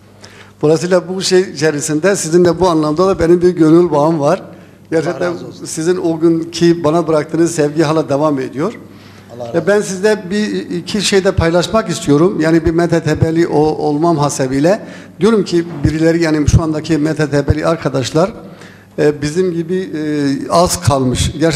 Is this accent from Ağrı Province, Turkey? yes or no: yes; Ağrı, Ağrı Province, Turkey; Ağrılıyım.